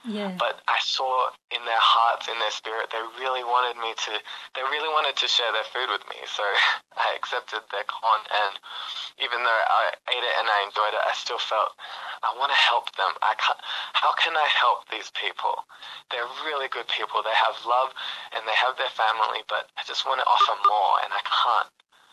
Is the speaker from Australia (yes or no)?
yes; Perth, Western Australia, Australia; I grew up here in Perth, and my parents, they raised us to think that we didn't have a lot of money.